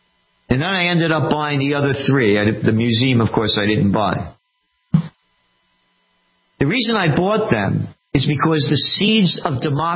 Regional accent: Bronx, New York, United States; born there; I'm only me because, again … born in the Bronx.

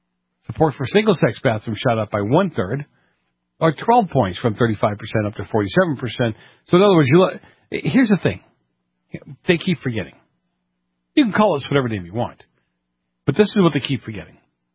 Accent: Boston, Massachusetts, United States; I grew up in Boston.

